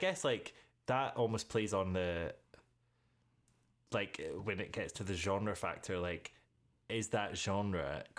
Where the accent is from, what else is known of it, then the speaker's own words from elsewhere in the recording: United Kingdom; the thing that kind of obviously baffles me, obviously being British, is so much of it is like steeped in like pantomime as well.